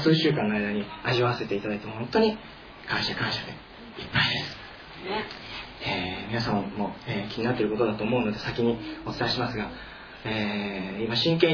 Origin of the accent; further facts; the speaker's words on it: Hachioji, Tokyo, Japan; also born or lived in Ehime; 僕は、東京の八王子、生まれは愛媛なんですが、育ちは東京の八王子という、東京といっても広くてですね、八王子というのはもう東京の都心からちょっともう外れた田舎にあってですね、東京ですが、学校の小学校の校庭にイノシシが出るような